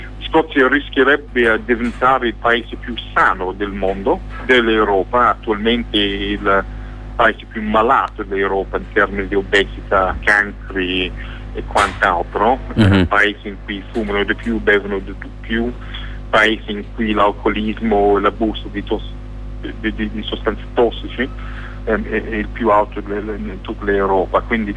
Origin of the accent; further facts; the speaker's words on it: Scotland, United Kingdom; lo posso dire essendo scozzese